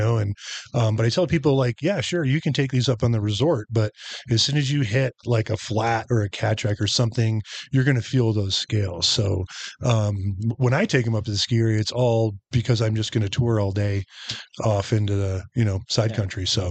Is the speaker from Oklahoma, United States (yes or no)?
no; New York, United States; back home where I grew up in Finger Lakes, we used to ski at Bristol Mountain